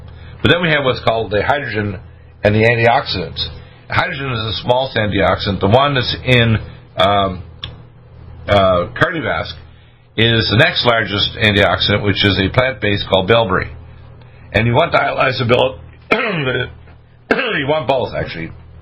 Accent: Canada; also born or lived in Detroit, United States; I'm in a sense, born in Detroit but raised in Canada, so I'm a Can-American. I'm American by heart and a Canadian by upbringing.

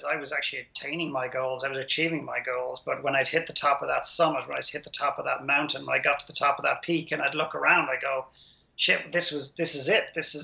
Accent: Ireland; my modest background growing up in Ireland.

